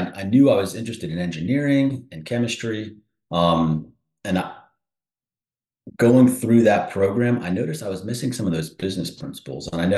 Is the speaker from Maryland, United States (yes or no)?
yes; Maryland, United States; also born or lived in Florida; I grew up in Maryland, the Maryland area, and went to school down in Florida